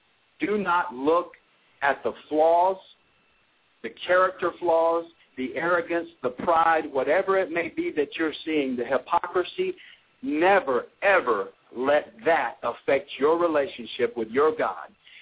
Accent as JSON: {"language": "English", "town": "Anderson", "region": "South Carolina", "country": "United States", "tie": "born or raised there", "lives_now": "Tucker, United States", "said": "Being from South Carolina, born and raised in Anderson, South Carolina, finding myself in Tucker, Georgia"}